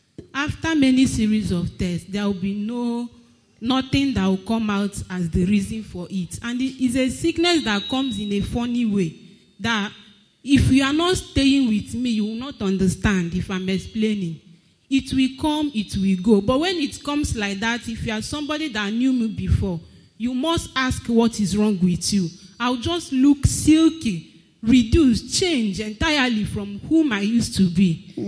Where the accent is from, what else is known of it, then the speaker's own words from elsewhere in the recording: Cotonou, Littoral, Benin; I came from Cotonou.